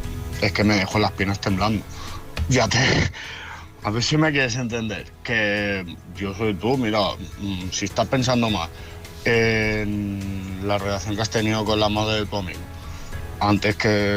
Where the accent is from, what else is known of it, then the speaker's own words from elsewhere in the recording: Barcelona, Catalonia, Spain; soy de Barcelona, ahora estoy en Zaragoza con el trailer para cargar.